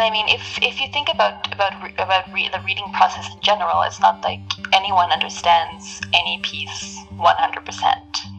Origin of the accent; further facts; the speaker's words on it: South Africa; now in Montreal, California, United States; when I was four and a half, five, we moved back to South Africa, which is where I grew up. And that time, which is like the first, you know, 18 years of my life, I spoke primarily Afrikaans.